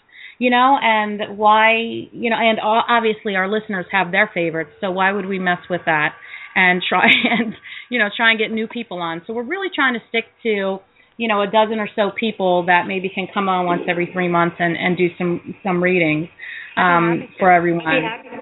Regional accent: Philadelphia, Pennsylvania, United States; I am from Philadelphia area.

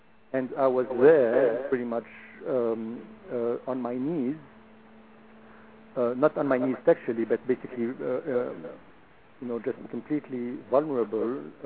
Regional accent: Beirut, Beirut Governorate, Lebanon; I was born in Beirut, Lebanon. My father is French. My mother is Lebanese. And so I was, you know, I have a French name because of my father

